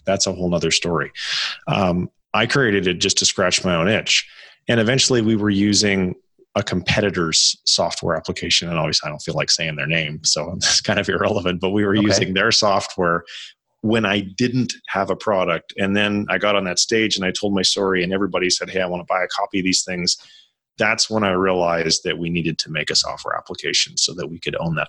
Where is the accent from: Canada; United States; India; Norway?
Canada; so I grew up in Canada